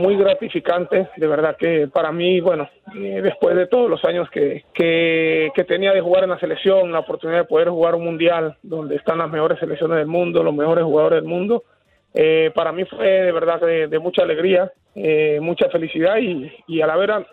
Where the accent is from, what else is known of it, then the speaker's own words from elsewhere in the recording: Panama; nosotros como panameños tenemos que pensar